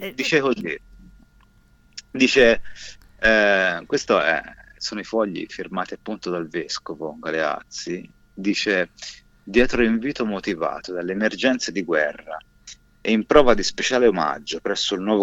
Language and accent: Italian; Roccatederighi, Tuscany, Italy; also born or lived in Grosseto; io sono nato a Grosseto nel 76 e i primi 5-6 anni della mia vita li ho vissuti proprio a Rocca Tederighi.